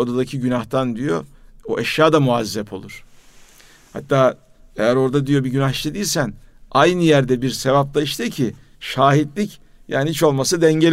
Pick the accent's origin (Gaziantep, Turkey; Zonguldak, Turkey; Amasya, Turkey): Amasya, Turkey; Merzifon; Ben Merzifon'da büyüdüm.